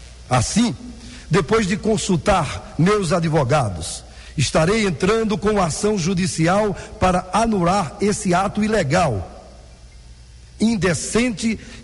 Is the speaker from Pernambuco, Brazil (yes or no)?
yes; Pernambuco, Brazil; mas eu vi na minha terra, lá em Pernambuco, a maldade que fizeram comigo.